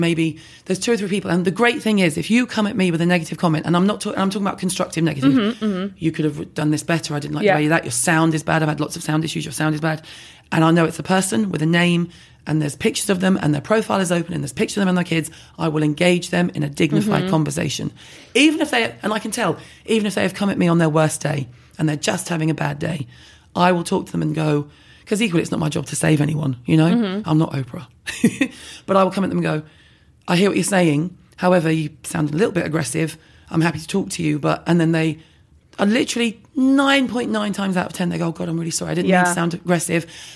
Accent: London, United Kingdom; I'm from London.

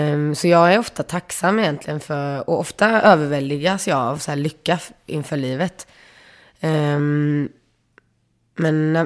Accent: Gothenburg, Västra Götaland County, Sweden; man har en ganska unik relation till sin stad i alla fall som göteborgare. Man är liksom ett med folket som är därifrån.

